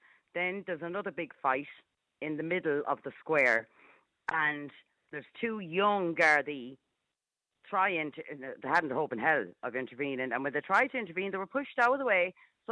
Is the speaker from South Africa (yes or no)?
no; Galway, Connacht, Ireland; No, I'm from Galway.